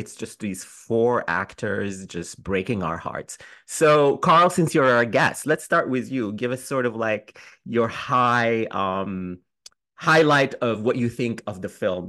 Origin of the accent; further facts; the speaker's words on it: Sudan; So as you all know, I'm from Sudan, and Sudan has been enmeshed in this terrible war since April of last year